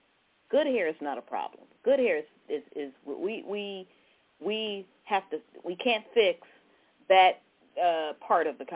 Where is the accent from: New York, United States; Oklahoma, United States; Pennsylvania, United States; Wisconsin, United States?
New York, United States; also born or lived in California; I am a New Yorker. I'm a Cali girl on top of it.